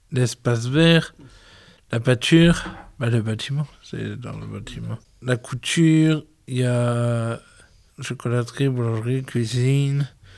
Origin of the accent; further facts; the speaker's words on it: Lens, Hauts-de-France, France; j'ai 25 ans, je suis de Lens.